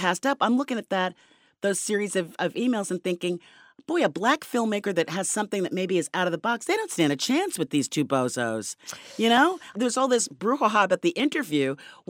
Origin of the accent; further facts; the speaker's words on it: Queens, New York, United States; I grew up in Queens. I went to public schools. I went to Jamaica High School.